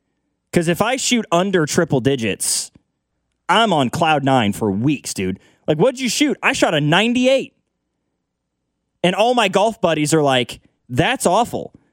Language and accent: English; Lawson, Missouri, United States; I grew up in Lawson. I know a lot of people may not even know where that is. I always just say it's near Excelsior Springs, And if people don't know where Excelsior Springs is, I say I'm from Kansas City because it's just easier that way, right?